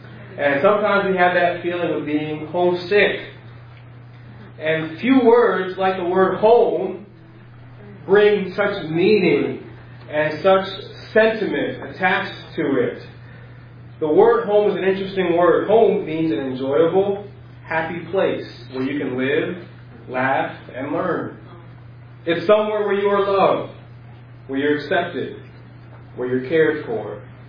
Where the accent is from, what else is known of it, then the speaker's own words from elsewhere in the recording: Elmont, New York, United States; Now, obviously, I grew up here in Elmont, and I remember the first few weeks, there was that feeling of being homesick.